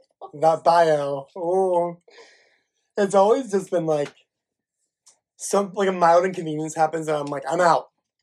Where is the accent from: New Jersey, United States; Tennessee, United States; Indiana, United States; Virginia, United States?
Indiana, United States; Lawrenceburg; So Lawrenceburg is a small town near Cincinnati, Ohio, but it's in Indiana.